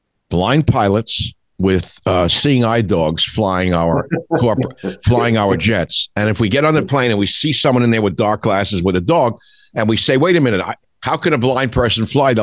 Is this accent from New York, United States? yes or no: yes; New York, United States; born there; I was born in New York.